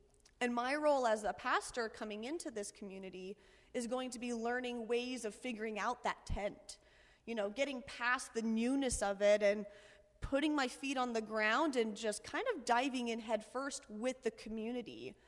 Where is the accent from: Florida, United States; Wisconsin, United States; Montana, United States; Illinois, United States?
Montana, United States; oh, I know Wyoming, I'm from Montana, and nothing's really changed.